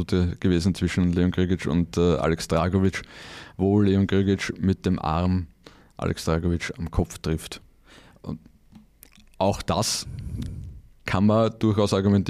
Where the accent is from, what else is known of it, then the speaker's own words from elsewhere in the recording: Vienna, Austria; Bei uns in Wien sagt man Eisenbahner dazu, oder?